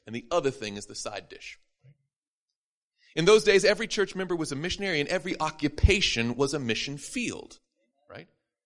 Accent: Madison, Tennessee, United States; She's from my hometown of Madison, Tennessee. And when I grew up in the Seventh Adventist Church.

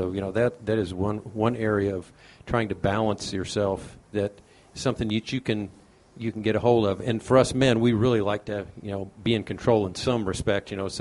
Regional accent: Dalton, Georgia, United States; I'm a dentist from Dalton, Georgia.

